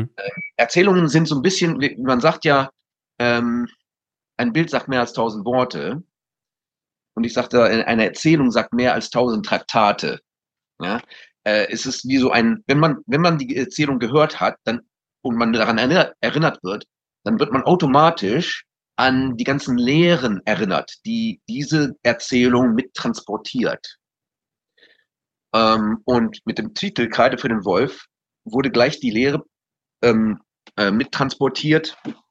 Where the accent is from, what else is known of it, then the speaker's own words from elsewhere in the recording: Northern Germany, Germany; ich komme nämlich aus Norddeutschland.